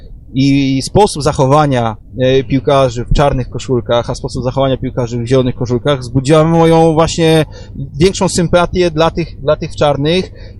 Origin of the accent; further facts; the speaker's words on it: Warsaw, Masovian Voivodeship, Poland; jestem z Warszawy, więc chodziłem na mecze